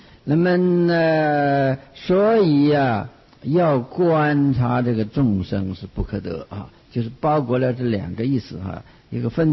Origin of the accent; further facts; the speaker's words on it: China; 我们中国人不是太明白这件事，但是也是知道有个我